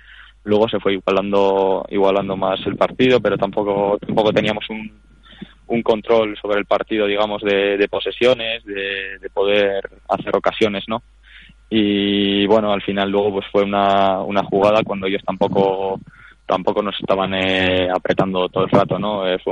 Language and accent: Spanish; Ondarroa, Basque Country, Spain; yo soy vasco, yo soy de Ondarroa, de un pueblo de Vizcaya, de un pueblo costero, ¿no? De Vizcaya. Se llama Ondarroa, unos 10.000 habitantes. Y ya nací allí.